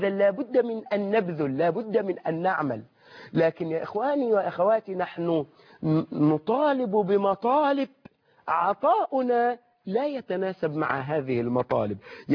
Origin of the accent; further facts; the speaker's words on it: Egypt; يعني عندنا في مصر، عندنا في مصر، انظر إلى نصارى مصر